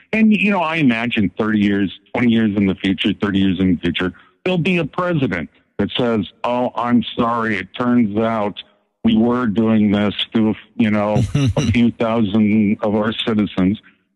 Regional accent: Idaho, United States; In fact, I'm proud to say that I'm from Idaho

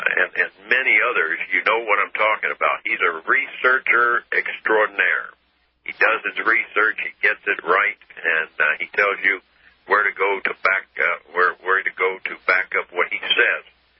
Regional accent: Washington, District of Columbia, United States; born there; I was born in Washington, D.C.

